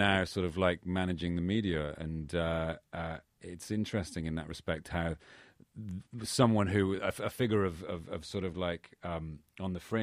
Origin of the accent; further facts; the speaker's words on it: Gloucester, South West England, United Kingdom; I grew up in the sort of. In the agricultural area of the UK, in the West Country, a place called Gloucester.